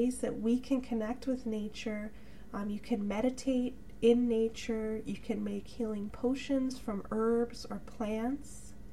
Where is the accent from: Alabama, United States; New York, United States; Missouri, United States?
New York, United States; And I know, you know, growing up in New York, for me, it's like the environment wasn't a priority in society.